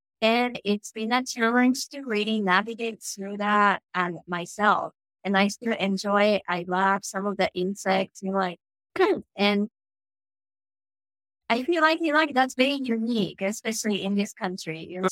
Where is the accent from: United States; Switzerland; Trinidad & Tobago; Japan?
Japan; So I grew up in Japan.